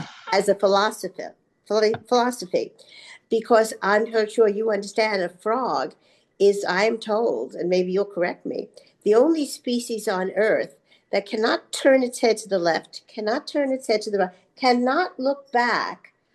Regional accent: Brooklyn, New York, United States; I grew up in the Midwood section, went to Madison.

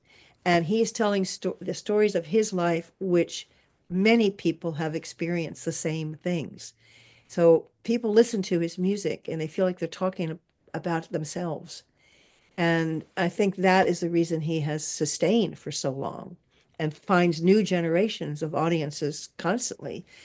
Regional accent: New York, United States; born there; I was actually born in New York after the war.

